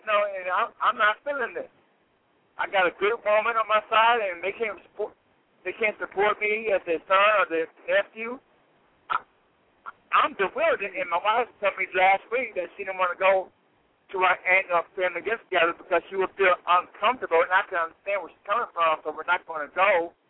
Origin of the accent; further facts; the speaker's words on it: Little Rock, Arkansas, United States; now in Ypsilanti, United States; I'm from Little Rock.